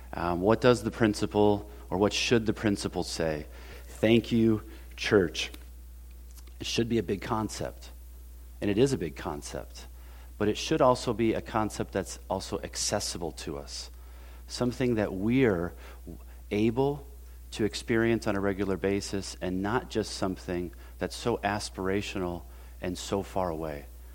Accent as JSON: {"language": "English", "town": "Milwaukee", "region": "Wisconsin", "country": "United States", "said": "We moved from the Midwest. And every time I come to this church specifically, I am reminded of home. It just takes me back to that small church in Milwaukee, Wisconsin."}